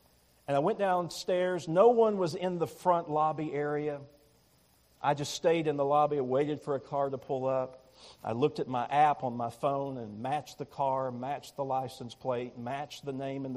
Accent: Tennessee, United States; You see, I'm from East Tennessee. I love Tennessee.

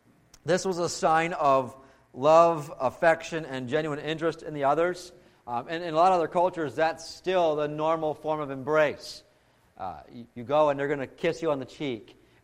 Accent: United States; I'm American, you know, boundaries, space

